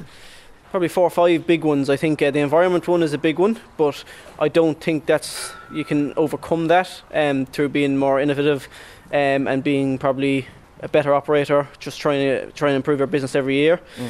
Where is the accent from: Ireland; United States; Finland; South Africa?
Ireland; Navan, County Meath; I grew up in Navan, so I went to school in St. Patrick's Classical School in Navan